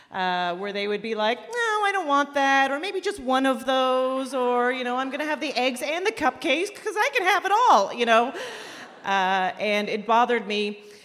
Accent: Canada; I'm Canadian.

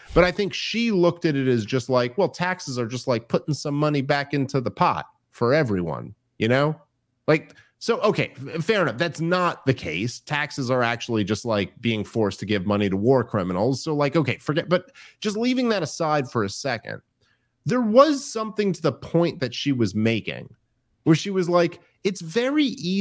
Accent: Brooklyn, New York, United States; And I grew up in Park Slope. And just to give you a perspective, and this is not an exaggeration, when I was a kid, I was born in the early 80s. I grew up in the 80s and the 90s.

